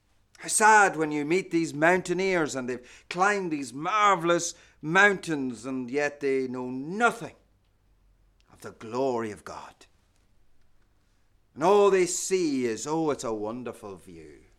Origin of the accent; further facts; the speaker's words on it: Ireland; now in United Kingdom; When I grew up in Ireland, our highest mountain is a place called Carrantoohill.